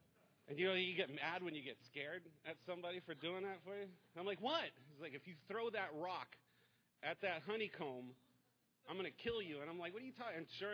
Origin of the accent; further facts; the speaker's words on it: Key West, Florida, United States; You know, I was born and raised in Key West. I'm first generation born to Cuban immigrant parents.